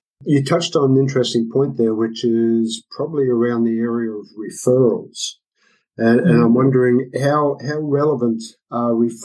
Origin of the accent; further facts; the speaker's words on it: Australia; Growing up in Australia, I traveled to America quite early in my life.